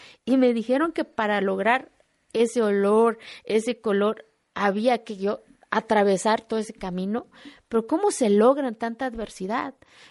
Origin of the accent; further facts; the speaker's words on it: Oaxaca, Mexico; also born or lived in Salina Cruz; cuando yo salgo de mi pueblo, yo no conocía mochila, mi mamá me puso mis cositas, una cajita para mí, yo iba con mi mejor